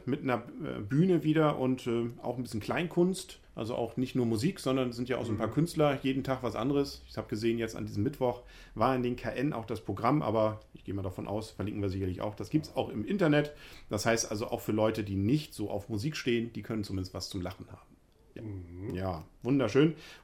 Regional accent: Wilhelmshaven, Lower Saxony, Germany; born there; Wilhelmshaven ist meine Geburtsstadt

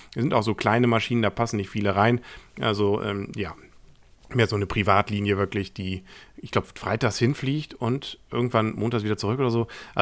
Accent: Kiel, Schleswig-Holstein, Germany; Als Kieler kann man da ja immer so ein bisschen zweischneidig sein.

